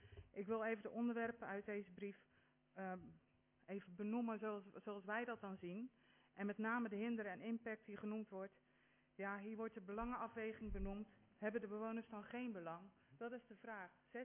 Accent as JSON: {"language": "Dutch", "town": "Kinderdijk", "region": "South Holland", "country": "Netherlands", "said": "Ik kom uit Kinderdijk, heel klein vlekje binnen onze mooie gemeente."}